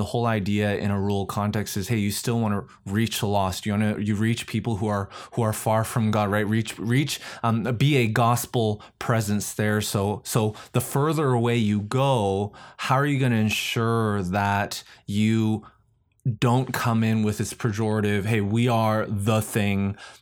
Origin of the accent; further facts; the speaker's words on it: Canada; now in United States; Well, being Canadian, I mean, moving down to the States, I was like, hey, I was determined that what we do would translate at least north of the border as well